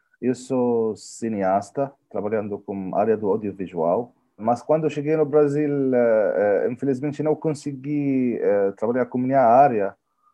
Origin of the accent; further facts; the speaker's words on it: Palestine; Portuguese is a second language; now in Brazil; Eu sou do Palestina.